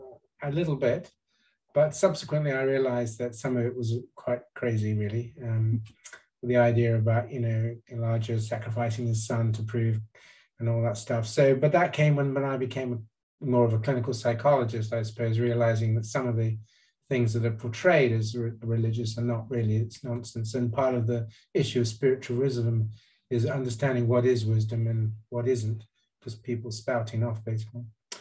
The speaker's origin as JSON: {"language": "English", "country": "Gambia", "tie": "born there", "said": "But I was born in the Gambia."}